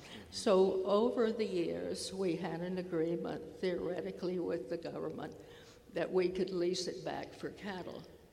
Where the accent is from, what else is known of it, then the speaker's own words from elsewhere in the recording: Texas, United States; I'm a Texan, and my husband ranched